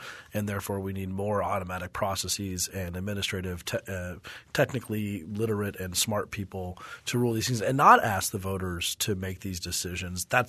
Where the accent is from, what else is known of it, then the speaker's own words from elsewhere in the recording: Colorado, United States; in my home state of Colorado, I think we had 1 year of government required